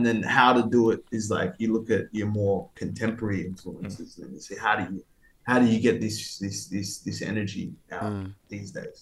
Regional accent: Perth, Western Australia, Australia; from Boorloo, Perth.

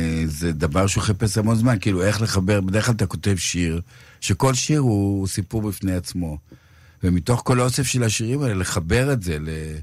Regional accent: Galilee, Israel; אני גם בא מהגליל, במקור, וביקור אצל ההורים

